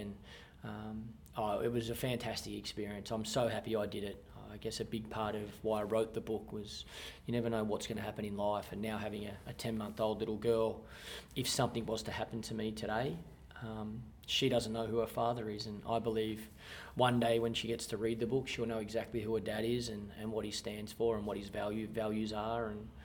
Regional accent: Australia; my value of playing cricket and my respect of that association being an Australian cricketer is no different to anybody that has come before me

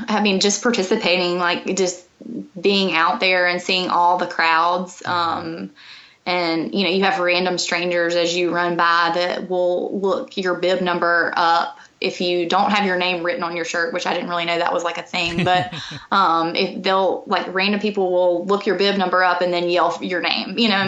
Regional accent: Alabama, United States; I'm from Alabama. Like, it's hot.

